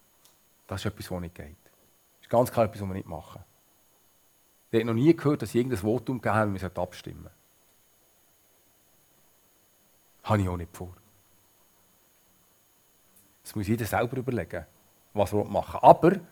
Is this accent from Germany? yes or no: no; Switzerland; wir haben es als Schweizer nicht ganz am richtigen Ort